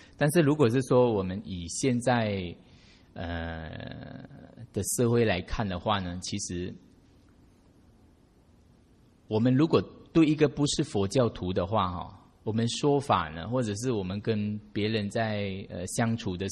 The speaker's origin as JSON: {"language": "Chinese", "country": "Malaysia", "said": "我是在马来西亚嘛，所以我们马来西亚华人大概全国占大概38%而已吧，华人。"}